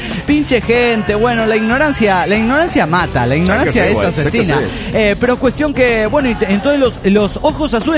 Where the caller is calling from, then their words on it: Buenos Aires, Argentina; de Buenos Aires, Argentina.